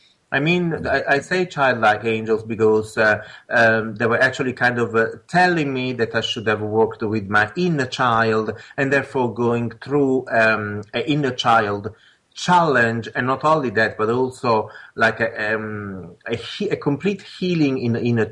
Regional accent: Italy; But it wasn't possible growing up in Italy at the beginning of the 60s.

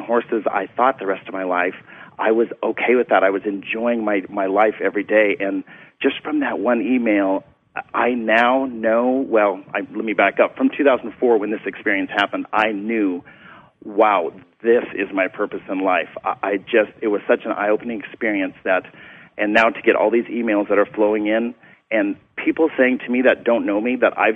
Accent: North Dakota, United States; I was sitting in the farmhouse in North Dakota. I grew up in North Dakota on a ranch

